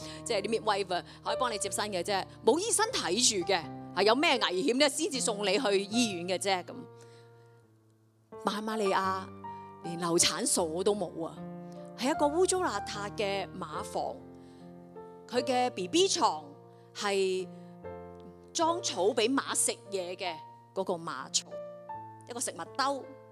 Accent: Hong Kong; born there; 我呢，在我的年代我算很巴闭的，我在医院出世的，伊丽莎白医院，是不是？是我在那里出世的。

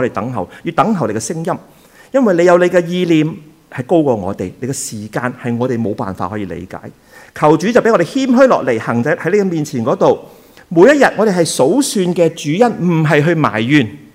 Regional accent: Hong Kong; 我赖晒香港人，我是香港人。

